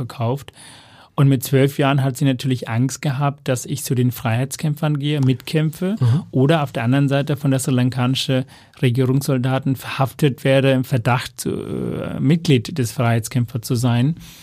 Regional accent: Hamburg, Germany; wenn Menschen mir die Frage stellen, wo ich herkomme und ich sage, ich komme aus Hamburg.

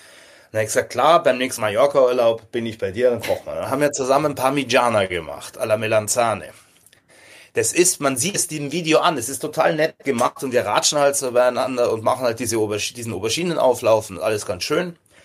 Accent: Bavaria, Germany; now in Hamburg, Germany; wie ist das als Bayer in Hamburg? Oh. Wo ich sage, ja, ganz normal, das ist eine wahnsinnig tolle Großstadt und wenn ich ganz tolle Sehnsucht habe nach Bayern

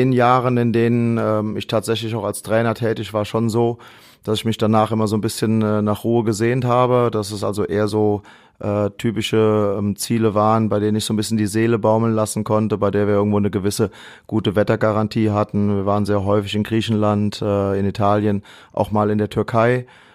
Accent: Lahnstein, Rhineland-Palatinate, Germany; also born or lived in Koblenz; Meine Geburtsstadt ist Koblenz, aber aufgewachsen bin ich 7 Kilometer entfernt in Lahnstein.

